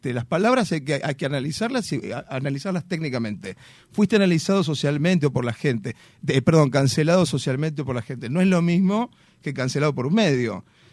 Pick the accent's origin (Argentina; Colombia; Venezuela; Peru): Argentina; Bueno, yo soy argentino, no soy uruguayo.